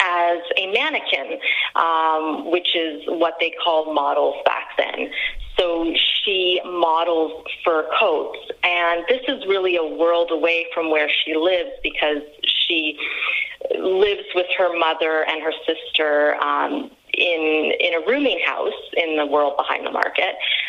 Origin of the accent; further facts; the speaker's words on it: Toronto, Ontario, Canada; I am from Toronto, Canada.